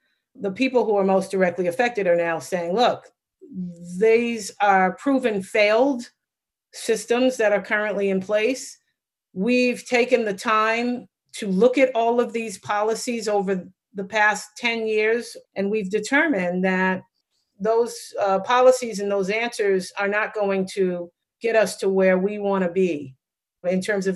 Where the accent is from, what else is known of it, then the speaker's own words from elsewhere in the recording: Roxbury, Massachusetts, United States; I came into that work with a lot of personal experience growing up in Roxbury